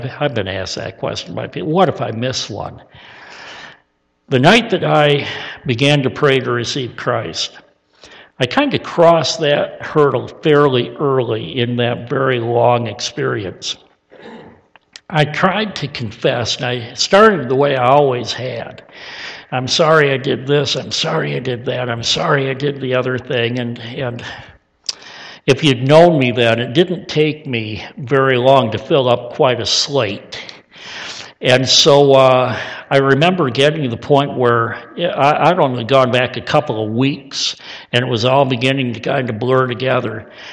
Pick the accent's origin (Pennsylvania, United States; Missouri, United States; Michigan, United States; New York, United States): Michigan, United States; Flint; I was raised in a home where, well, you know, I come from Flint. I ever tell you how violent of a place that is?